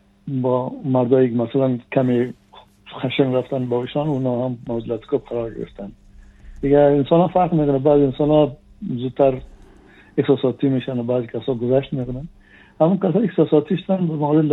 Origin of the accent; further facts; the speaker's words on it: Afghanistan; ما شما افغانیم